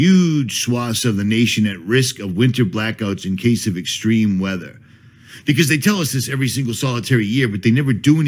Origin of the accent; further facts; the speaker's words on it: Northeast, United States; I'm from the Northeast. I'm used to riding my mountain bike in the snow.